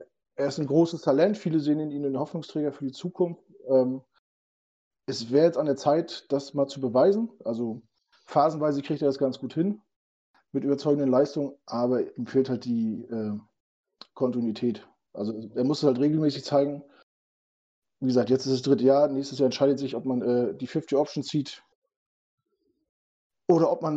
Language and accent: German; Rostock, Mecklenburg-Vorpommern, Germany; now in Hamburg, Germany; komme aus der Nähe von Hamburg. Also wohne hier. Ursprünglich komme ich aus der Ecke von Rostock.